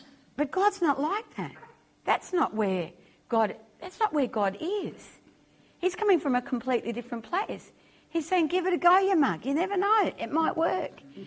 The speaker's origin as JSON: {"language": "English", "region": "England", "country": "United Kingdom", "said": "You know, as English people, as a nation, there's that thing in our lives that we call to go forward"}